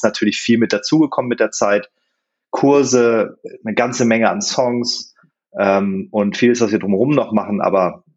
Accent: Hanover, Lower Saxony, Germany; Ich bin aufgewachsen in Hannover

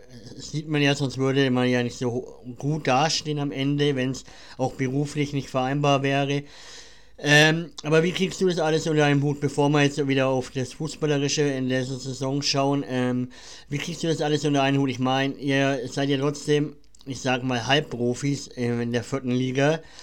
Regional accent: Bavaria, Germany; accent: Franconian; ich bin auch aus Franken. Das hört man vielleicht minimal am Dialekt.

